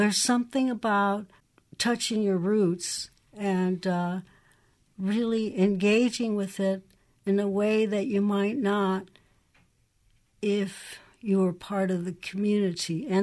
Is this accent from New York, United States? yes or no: no; Iowa, United States; born there; moved away; also born or lived in Mexico; I just love the whole idea that I grew up by a river and I was born in Iowa and I traveled to Mexico and lived there.